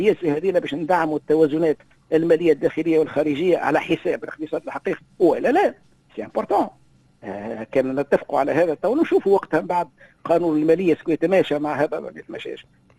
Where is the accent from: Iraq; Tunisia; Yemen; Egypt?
Tunisia; احنا اللي يهمنا اكثر شيء كتونسيين كمواطنين يهمنا الأسعار